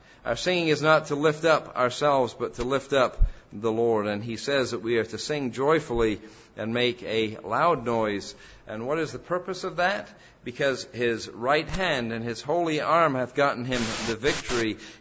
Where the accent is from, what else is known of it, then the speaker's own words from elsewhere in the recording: England, United Kingdom; I grew up in the Methodist Church in England when I was a little boy